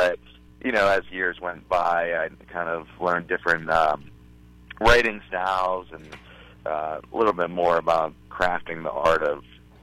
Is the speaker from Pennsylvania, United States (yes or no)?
yes; Pittsburgh, Pennsylvania, United States; Well, I'm from the Pittsburgh, Pennsylvania area originally, and we've been lately traveling all over the country here, but we are still located in the Pennsylvania area